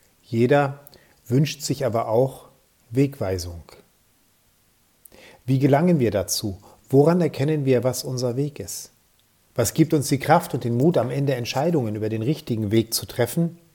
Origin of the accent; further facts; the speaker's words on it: Dessau, Saxony-Anhalt, Germany; ich komme aus Dessau.